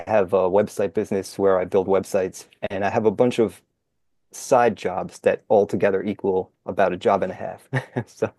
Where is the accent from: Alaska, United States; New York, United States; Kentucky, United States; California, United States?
New York, United States; Southampton; No, I'm from Southampton Town, closest to Riverhead, and I live technically in Southampton, but I went to Riverhead schools